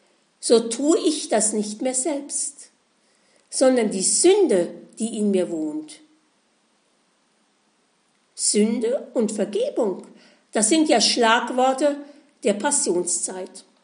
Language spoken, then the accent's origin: German; Mainz, Rhineland-Palatinate, Germany; born there; So heißt es in meiner Geburtsstadt Mainz.